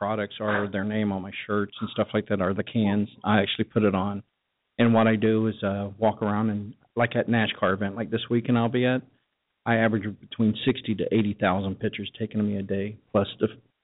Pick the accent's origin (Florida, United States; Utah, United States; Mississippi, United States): Florida, United States; Because I'm from Florida.